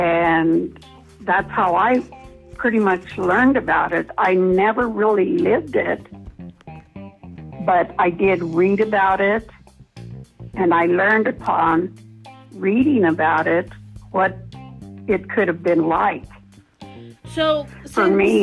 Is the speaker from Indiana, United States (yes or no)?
no; Colorado, United States; born there; I was born in Southern Colorado. My parents were from New Mexico and Spain.